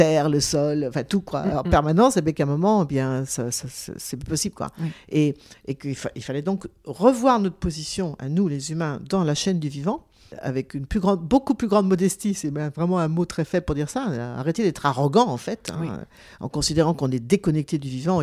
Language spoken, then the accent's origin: French; Nouvelle-Aquitaine, France; Alors moi, je suis originaire du Poitou-Charentes